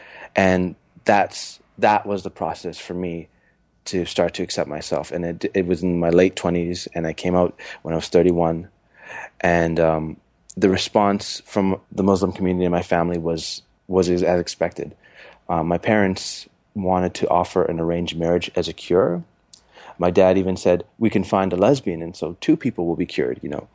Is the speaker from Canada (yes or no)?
yes; Canada; My dad fled, and I was born and raised in Canada.